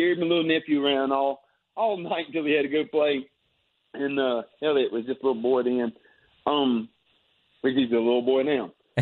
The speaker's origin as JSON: {"language": "English", "region": "Mississippi", "country": "United States", "said": "So after Hurricane Katrina, you know, I'm from South Mississippi."}